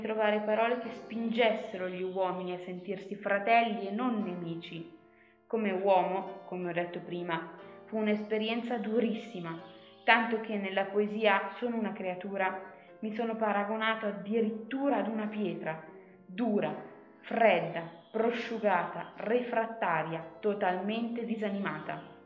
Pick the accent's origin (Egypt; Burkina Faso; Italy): Egypt; Sono nato in Egitto da genitori toscani, emigrati per la costruzione del canale di Suez.